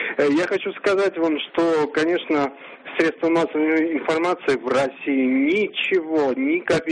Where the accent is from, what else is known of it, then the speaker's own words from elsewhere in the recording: Abkhazia, Georgia; moved away; я сам беженец из Абхазии.